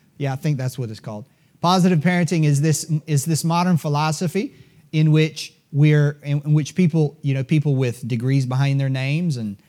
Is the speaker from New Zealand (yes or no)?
no; the South, United States; Southerners, and I was born and raised in the South, but Southerners are taught to flatter.